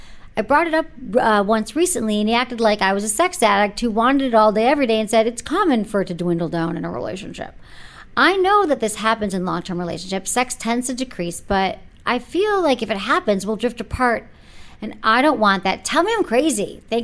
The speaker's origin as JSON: {"language": "English", "town": "San Francisco", "region": "California", "country": "United States", "said": "I came from San Francisco. I'm so PC."}